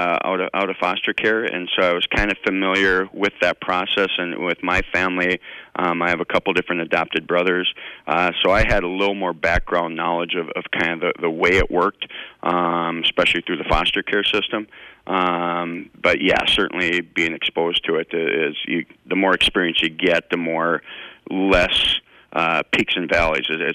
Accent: Green Bay, Wisconsin, United States; born there; and so even though I was born in Green Bay, so I was placed in foster care at 16 days of age with my eventual adoptive parents.

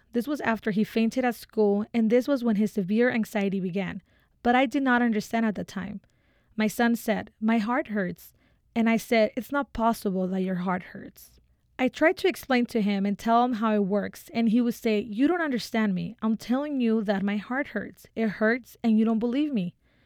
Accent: Mexico; I grew up in Mexico. In Mexico, those of us who are of a humble origin

